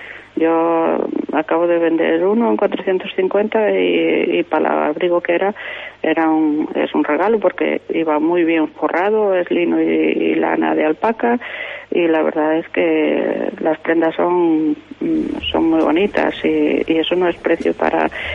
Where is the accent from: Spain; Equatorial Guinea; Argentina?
Spain; Taramundi, Asturias; pues estoy muy orgullosa de haber podido seguir trabajando en mi zona, en mi pueblo, Taramunde, y la comarca toda